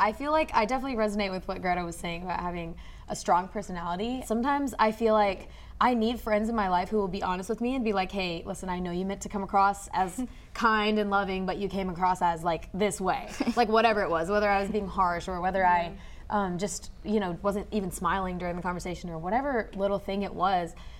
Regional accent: Nashville, Tennessee, United States; I'm also from Nashville, and I'm also 20.

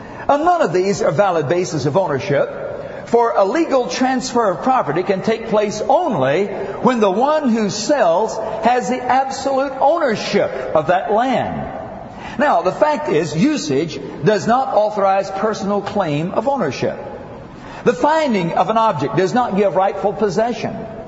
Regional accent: Alabama, United States; back in my home state of Alabama, my great-grandfather was a Union soldier.

